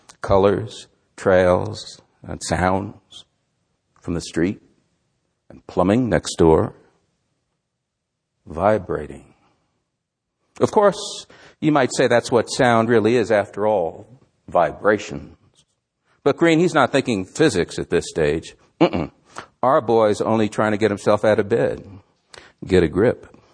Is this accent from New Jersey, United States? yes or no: yes; New Jersey, United States; I'm from North Jersey. Every once in a while you'll hear a vowel. I've done what I could to camouflage that most of my life.